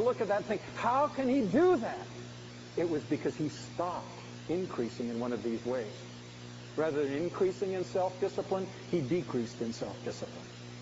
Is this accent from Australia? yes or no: no; Canada; And as a Canadian, my thing would be, it's going pretty well.